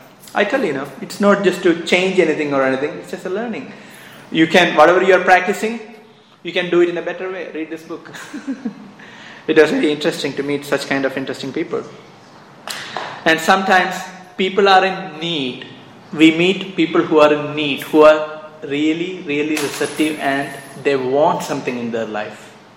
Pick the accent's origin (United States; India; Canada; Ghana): India; I said, I'm a monk from India.